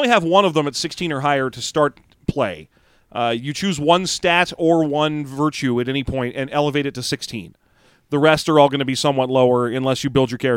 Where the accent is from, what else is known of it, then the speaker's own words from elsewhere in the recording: Salt Lake City, Utah, United States; Let's see, I'm from Salt Lake, so I've got a 15.